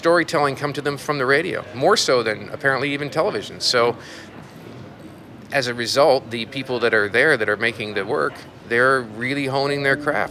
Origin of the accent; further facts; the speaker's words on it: South Africa; And I asked a jury member a few years ago when I was here from South Africa, a fellow jury member, why that was.